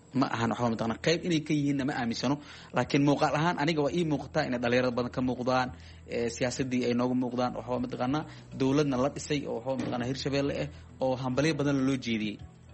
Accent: Jowhar, Middle Shabelle, Somalia; born there; Marka ani run ahaantii magaalada bulshada Jowhar aan ku dhashay

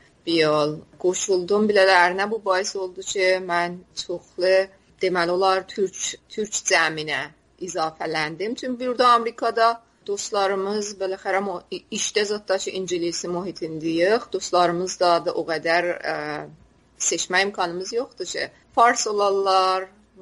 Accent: Tabriz, East Azerbaijan, Iran; Hətta mən üçün Təbrizliyəm.

